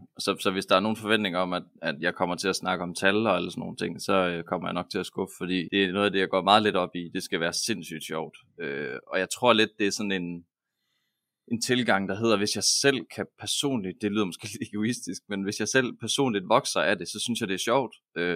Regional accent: Aalborg, North Denmark Region, Denmark; Jeg er født og opvokset i Aalborg, faktisk en lille smule uden for Aalborg

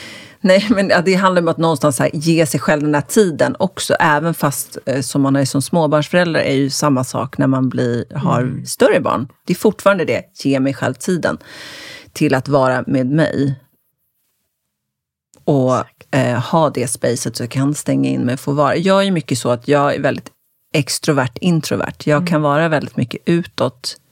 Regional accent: Södertälje, Stockholm County, Sweden; Jag är uppvuxen i Södertälje

